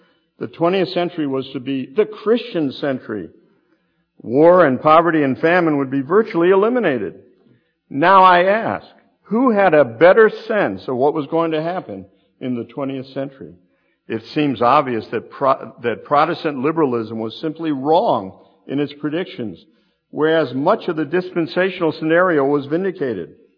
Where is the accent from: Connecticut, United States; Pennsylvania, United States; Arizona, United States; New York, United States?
Connecticut, United States; West Hartford; I was a brand new believer. in Connecticut. My hometown was West Hartford.